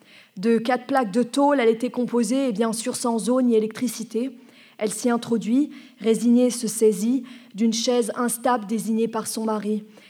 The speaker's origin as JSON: {"language": "French", "town": "Lyon", "region": "Auvergne-Rhône-Alpes", "country": "France", "lives_now": "Paris, France", "said": "Alors, moi, je suis originaire de Lyon."}